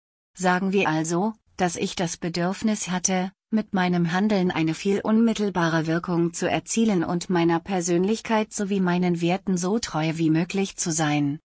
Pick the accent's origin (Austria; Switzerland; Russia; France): France; Île-de-France; moved away; Ich bin in Frankreich in der Nähe von Paris aufgewachsen.